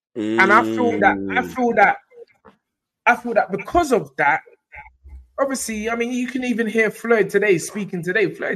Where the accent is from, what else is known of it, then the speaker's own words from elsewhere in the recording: Nigeria; Bro, I'm Nigerian. Nigerians probably take long to get back your money, bro.